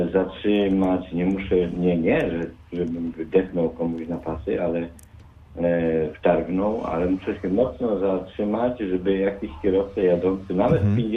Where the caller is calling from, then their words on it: Nowy Tomyśl, Greater Poland Voivodeship, Poland; Jestem z małego miasteczka, przez najładniejszego w Wielkopolsce, czyli Nowy Tomyśl.